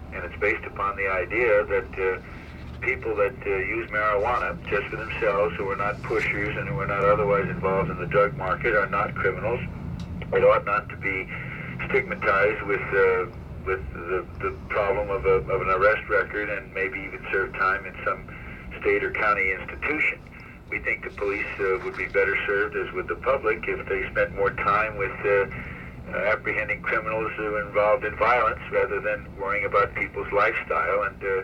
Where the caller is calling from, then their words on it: Sacramento, California, United States; Sacramento.